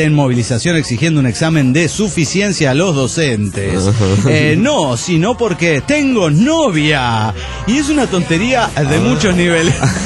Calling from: St. Cloud, Minnesota, United States; de St. Cloud, Minnesota, USA.

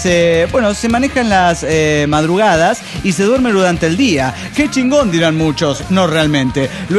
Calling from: Orange, California, United States; Soy el maleante de Orange Califas.

